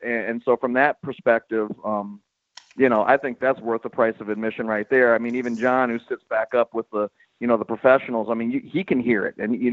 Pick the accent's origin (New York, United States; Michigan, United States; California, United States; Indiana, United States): Michigan, United States; Detroit; growing up in Detroit, Michigan, I saw it when they drafted Isaiah Thomas.